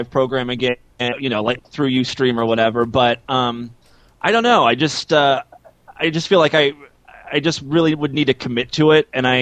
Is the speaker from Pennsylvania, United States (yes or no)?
no; Ohio, United States; And, then I moved down to Columbus, Ohio